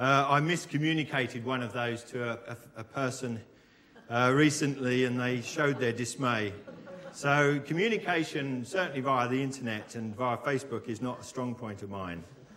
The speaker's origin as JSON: {"language": "English", "region": "East of England", "country": "United Kingdom", "lives_now": "Eastleigh, United Kingdom", "said": "We came from Essex, Joanne and myself"}